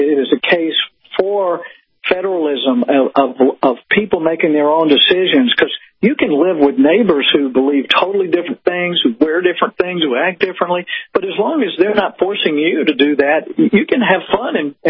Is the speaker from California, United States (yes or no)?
no; South Carolina, United States; I mean, she's from upstate New York, and I'm from South Carolina.